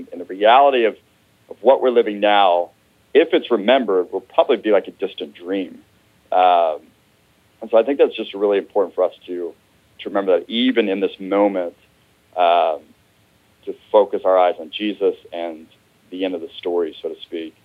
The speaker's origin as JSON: {"language": "English", "town": "Ponca City", "region": "Oklahoma", "country": "United States", "tie": "born or raised there", "said": "So I grew up in Ponca City, born and raised there."}